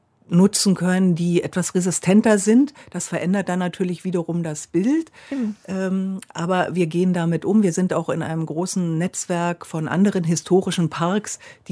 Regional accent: Berlin, Germany; Also ich bin ja Berlinerin.

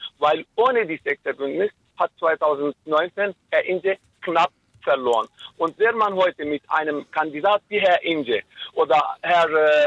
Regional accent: Antakya, Hatay, Turkey; Ich bin kein Rassist, im Gegenteil, ich bin in Antakya aufgewachsen, wo wir Christen und Juden und Muslime alle zusammen brüderlich aufgewachsen sind.

